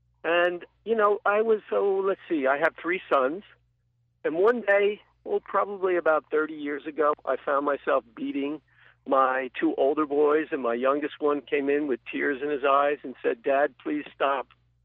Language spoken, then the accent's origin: English; Bronx, New York, United States; growing up in the Bronx on the streets, you know, you just, when you got scared, you reacted.